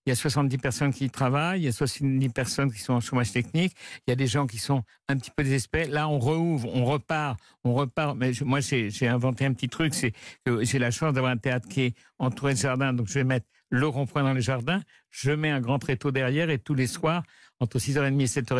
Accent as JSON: {"language": "French", "region": "Pyrenees", "country": "France", "said": "on a quelque chose en commun, c'est qu'on est des Pyrénées tous les deux."}